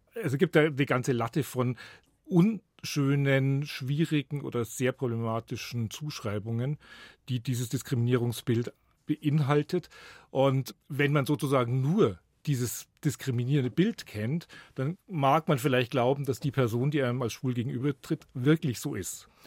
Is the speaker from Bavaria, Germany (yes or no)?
yes; Garmisch-Partenkirchen, Bavaria, Germany; Ich bin 64 geboren und habe in den 70er Jahren natürlich gemerkt, dass ich schwul bin, habe auch mitgekriegt, ich komme aus Garmisch